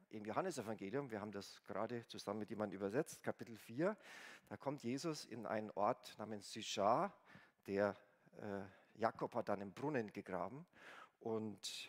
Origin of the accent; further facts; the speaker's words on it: Bayreuth, Bavaria, Germany; Ich komme nämlich aus Bayreuth, Oberfranken